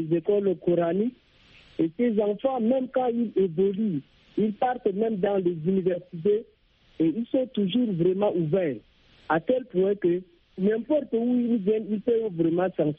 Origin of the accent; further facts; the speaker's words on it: Chad; Ce n'est pas comme dans les autres pays comme chez nous au Tchad.